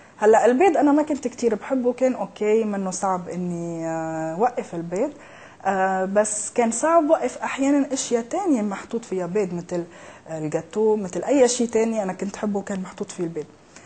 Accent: Syria; أنا أصلي من سوريا، وبسوريا كتير في أكل نباتي،

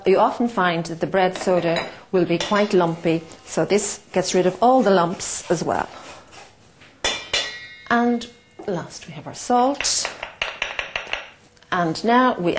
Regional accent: Dublin, Leinster, Ireland; And I am from Dublin, Ireland

